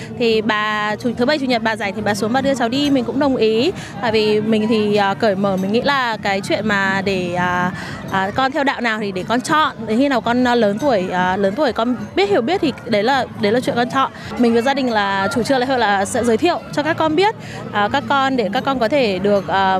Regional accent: Northern Vietnam, Vietnam; Tại mình là bởi vì mình người Bắc thì mình có món nem khác với món chả giò ở đây

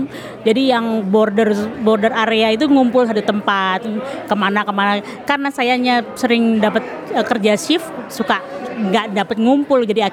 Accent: Jakarta, Indonesia; kalau orang Ambon kayaknya cuma saya ya. Saya aja besarnya di Jakarta, jadi kalau dibilang orang Ambon juga masih lebih ke Jakartanya lah gitu.

